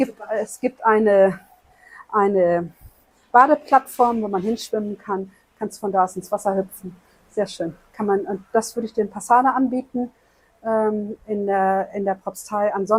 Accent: North Rhine-Westphalia, Germany; born there; Der hat mir ja schon mal den Grund gegeben, dass ich hierher ziehe, denn ich komme gebürtig ja aus Nordrhein-Westfalen. Das ist ja schon sehr weit weg.

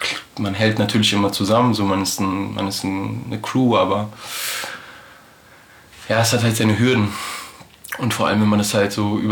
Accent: Frankfurt, Hesse, Germany; wir sind halt alle in Frankfurt aufgewachsen

